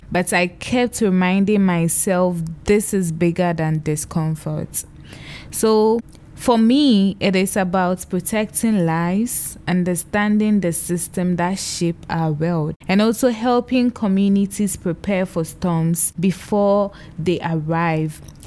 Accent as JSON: {"language": "English", "country": "Ghana", "tie": "born or raised there", "said": "So in Ghana, where I come from, I grew up inland, far from the waves."}